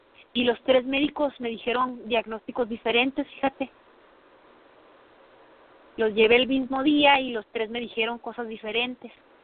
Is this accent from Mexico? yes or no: yes; Chihuahua, Mexico; born there; Yo nací el 10 de diciembre de 1988 en un pueblito escondido en la sierra y aquí en Chihuahua, ¿no? Entonces, donde yo nací, yo no nací en un hospital, nací en casa de mis abuelos.